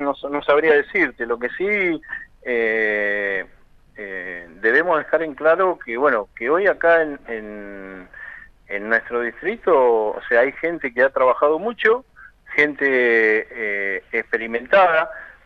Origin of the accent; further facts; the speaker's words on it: Carmen de Patagones, Buenos Aires Province, Argentina; que se nos tenga en cuenta que somos gente de Patagones